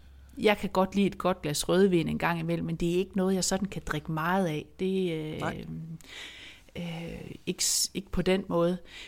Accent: Haderslev, Region of Southern Denmark, Denmark; der hvor jeg kommer fra i Haderslev i Sønderjylland

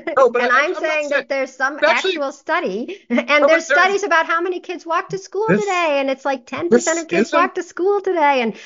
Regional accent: Chicago, Illinois, United States; I'm from Coleman, Chicago.

